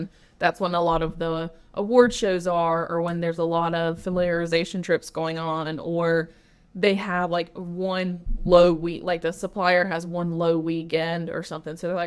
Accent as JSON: {"language": "English", "region": "North Carolina", "country": "United States", "lives_now": "Brunswick County, United States", "said": "So I moved to Brunswick County 2 years ago. I'm originally from the Johnston County, right outside of Raleigh area in North Carolina."}